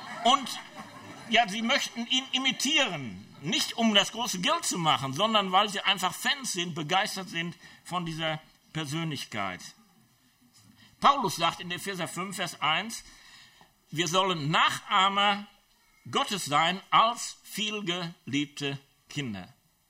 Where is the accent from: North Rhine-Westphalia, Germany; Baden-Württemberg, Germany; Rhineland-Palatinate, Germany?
North Rhine-Westphalia, Germany; Schwelm; streng katholisch, habe ich auch meinen Schlag gekriegt, meine Prägung gekriegt von dem. Und weil es bei uns in Schwelm dann auch oft regnete, ich musste mit der Straßenbahn fahren